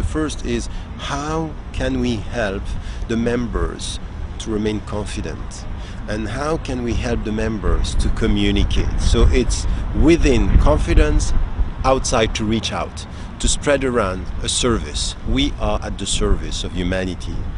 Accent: Switzerland; I was born and raised in Switzerland.

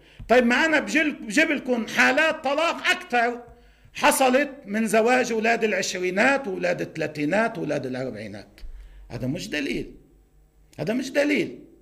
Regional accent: Lebanon; واللي موجود عندنا بلبنان

